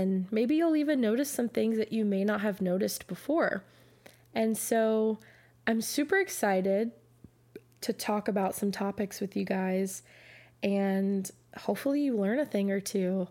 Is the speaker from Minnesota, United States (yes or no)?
no; Virginia, United States; I grew up in Virginia, and so I am no stranger to hurricanes and thunderstorms, tropical storms, the whole nine yards.